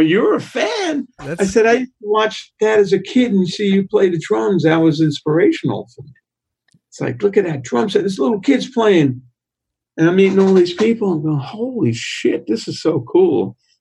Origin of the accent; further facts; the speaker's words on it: Brooklyn, New York, United States; You know, I grew up in Brooklyn, so I'm very aggressive, pissed off.